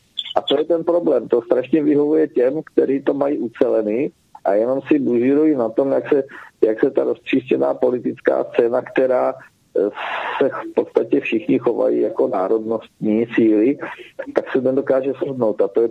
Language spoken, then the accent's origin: Czech; Brno, South Moravian Region, Czechia; já jsem Brňák, takže tady bylo Brno nějakou dobu